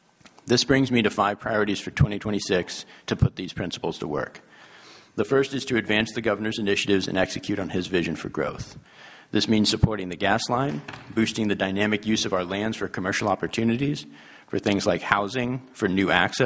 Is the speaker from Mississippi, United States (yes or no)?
no; Anchorage, Alaska, United States; I grew up in Anchorage, and I've lived there almost all my life, aside from going outside for college and law school